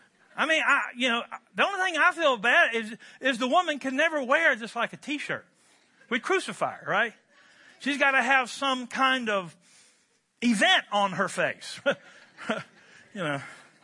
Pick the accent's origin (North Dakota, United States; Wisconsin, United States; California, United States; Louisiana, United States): Wisconsin, United States; I'm a kid from Barron County.